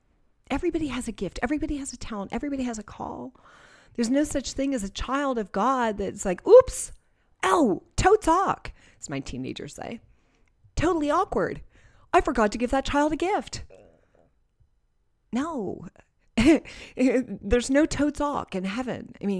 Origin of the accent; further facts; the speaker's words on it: New Jersey, United States; because, you know, I'm from New Jersey and I just want to have an opinion and no one needs my opinion.